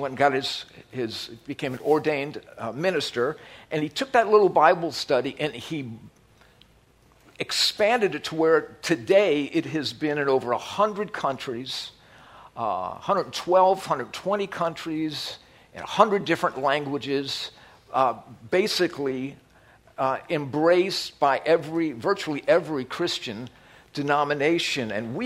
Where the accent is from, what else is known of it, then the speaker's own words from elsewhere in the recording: New Orleans, Louisiana, United States; Both Annette and I grew up in New Orleans.